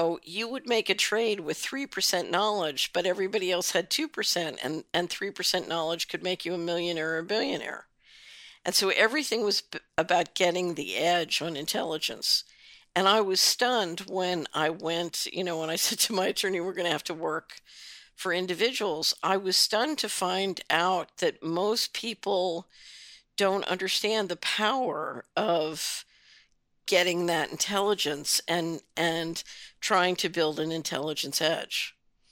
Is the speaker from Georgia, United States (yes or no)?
no; Philadelphia, Pennsylvania, United States; when I was growing up in Philadelphia